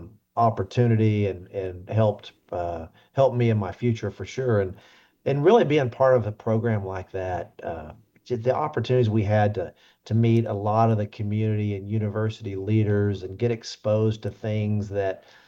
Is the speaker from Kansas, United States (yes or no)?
no; Lawton, Oklahoma, United States; also born or lived in Virginia / Dallas; I was a Lawton kid. I was born and raised in Lawton, and I learned that I didn't want to be outside Oklahoma.